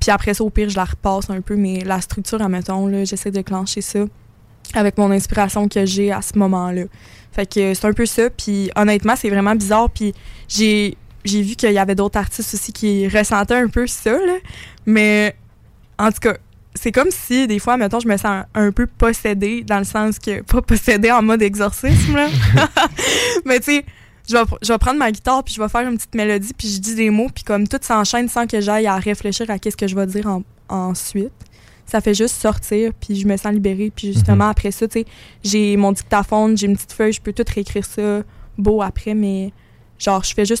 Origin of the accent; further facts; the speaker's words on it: Montmagny, Quebec, Canada; now in Quebec City, Canada; Je suis originaire de Montmagny, maintenant à Québec.